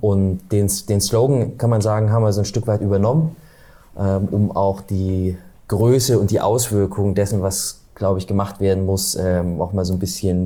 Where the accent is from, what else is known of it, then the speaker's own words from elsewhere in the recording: Thuringia, Germany; wir sind ja aus dem Osten in Thüringen